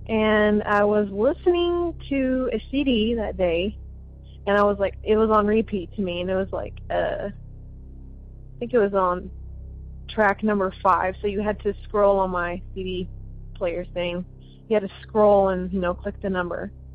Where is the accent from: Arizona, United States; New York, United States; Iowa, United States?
Iowa, United States; Sioux City; I am from Sioux City, Iowa.